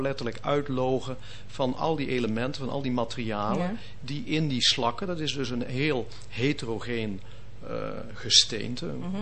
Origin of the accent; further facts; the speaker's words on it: Limburg, Netherlands; ik kom oorspronkelijk uit Limburg, daar hadden we de Maas.